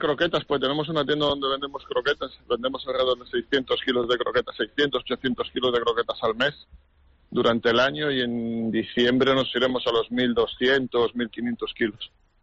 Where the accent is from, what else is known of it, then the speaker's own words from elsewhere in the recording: Galicia, Spain; now in Fuerteventura, Spain; yo soy gallego, pero ya muy afincado a Fuerteventura.